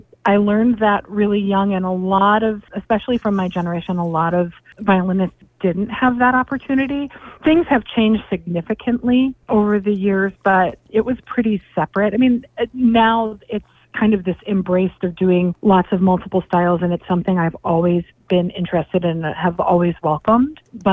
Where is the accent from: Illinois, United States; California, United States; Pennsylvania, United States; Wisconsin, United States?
Wisconsin, United States; Milwaukee; So I was born and raised in Milwaukee in a northern suburb, and I did a lot of my training in downtown Milwaukee, Wisconsin.